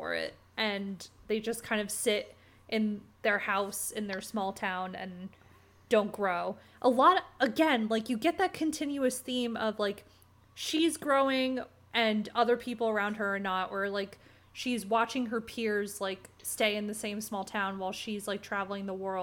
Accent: Vernon, New Jersey, United States; I grew up in Vernon, New Jersey, home of like Action Park / Mountain Creek. But like I grew up there for 20 years before I moved out of there.

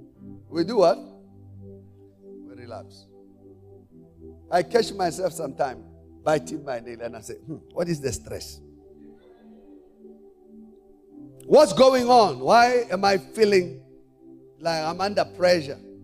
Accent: South Africa; So as a South African, many are homeless.

